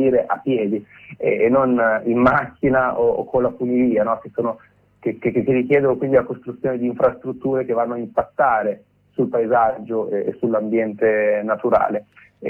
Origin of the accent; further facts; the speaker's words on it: Cervia, Emilia-Romagna, Italy; born there; Io per esempio vivo a Cervia, cioè sono nato a Cervia, una località della Riviera Romagnola che conta poco meno di 30.000 abitanti, residenti, stanziali, che in estate invece ospita 300.000 persone